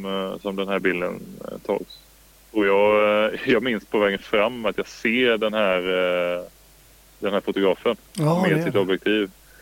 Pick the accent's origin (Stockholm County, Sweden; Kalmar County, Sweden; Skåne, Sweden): Kalmar County, Sweden; jag är från Öland.